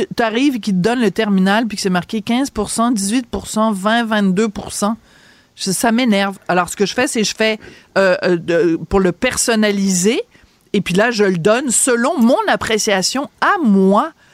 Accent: France; born there; vous le savez, je suis née en France

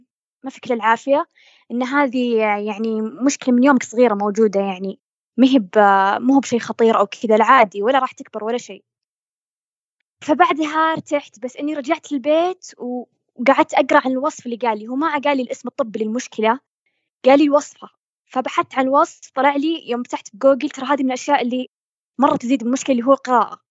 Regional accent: Saudi Arabia; كان وقتها يعني وصل التطعيم عندنا بالسعودية

